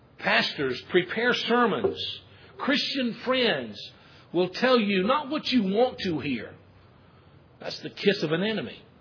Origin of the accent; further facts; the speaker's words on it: Georgia, United States; Now, I'm from Middle Georgia. I grew up.